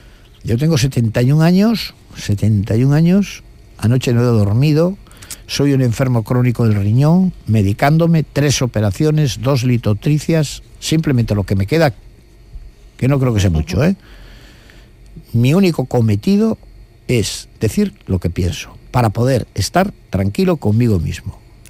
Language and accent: Spanish; Cantabria, Spain; cuando yo nací en mi tierra de Cantabria, como estábamos en un sitio a 2.000 metros de altura, no había ni notarios, ni abogados, ni médico, ni nada de nada